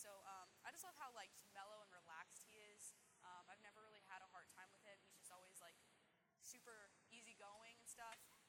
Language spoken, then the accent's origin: English; Colorado, United States; moved away as an adult; now in California, United States; So I'm originally from Colorado. I lived there for 18 years, and then I moved to California. So I've been living there for a few years now.